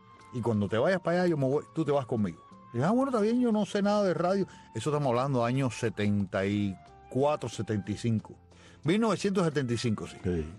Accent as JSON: {"language": "Spanish", "town": "Santa Clara", "region": "Villa Clara", "country": "Cuba", "tie": "born there", "said": "Yo nací en Santa Clara, y yo puedo decir el año, porque soy tan viejo que ya puedo decir el año. Yo nací en 1953."}